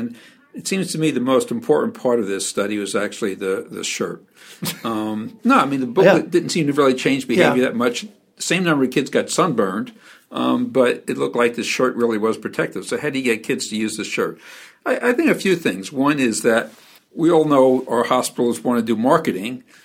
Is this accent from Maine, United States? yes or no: no; New York, United States; Well, I grew up in New York City, went to the beach every summer